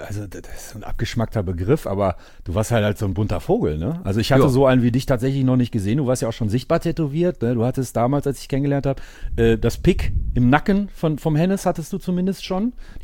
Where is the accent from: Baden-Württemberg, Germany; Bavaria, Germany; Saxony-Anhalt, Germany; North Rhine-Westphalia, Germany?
North Rhine-Westphalia, Germany; Gelsenkirchen; ich komme ja aus Gelsenkirchen